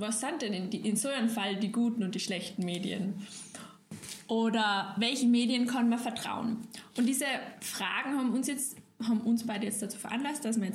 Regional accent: Salzburg, Austria; now in Vienna, Austria; Wir kommen beide aus Salzburg.

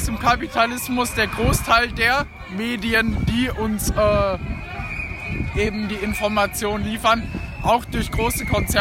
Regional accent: Germany; Ich komme aus Deutschland

